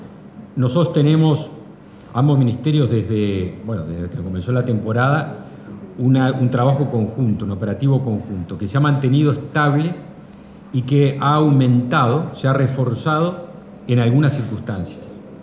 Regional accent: Uruguay; todos somos uruguayos

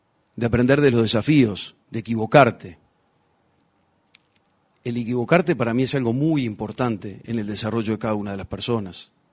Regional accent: Tupambaé, Cerro Largo, Uruguay; mi familia, nosotros somos de Cerro Largo, de un pueblito chiquito que se llama Tupambaé. Una familia muy, muy tradicional.

